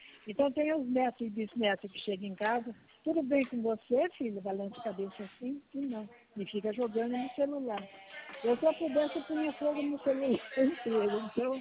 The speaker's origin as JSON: {"language": "Portuguese", "town": "São Pedro", "region": "São Paulo", "country": "Brazil", "said": "eu sou de São Pedro, querida. Sou viúva, tenho seis filhos, quatro bisnetos, seis netos, tenho 84 anos."}